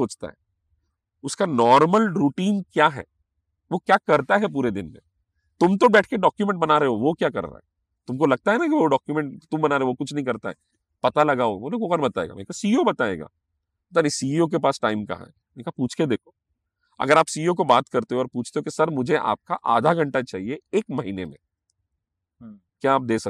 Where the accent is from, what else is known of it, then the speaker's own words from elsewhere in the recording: India; तो हम इंडिया से हैं, तो हम तो बॉलीवुड के साथ ही पले बड़े हैं